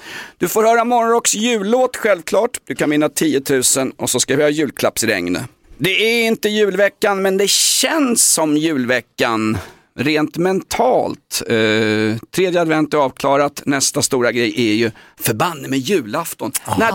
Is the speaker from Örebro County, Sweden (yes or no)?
no; Vällingby, Stockholm County, Sweden; när jag var punkare och växte upp hemma i Vällingby.